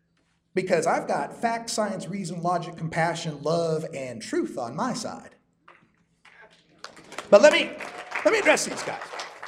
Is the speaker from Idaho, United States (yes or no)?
yes; Idaho, United States; now in Portland, United States; because, you know, I'm here from Idaho and all my views were so crazy radical. But then I moved to Portland, Oregon.